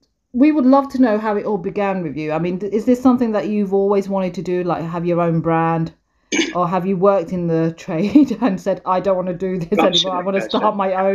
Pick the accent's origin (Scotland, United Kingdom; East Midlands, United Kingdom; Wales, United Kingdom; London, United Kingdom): London, United Kingdom; you're from India and I'm from London.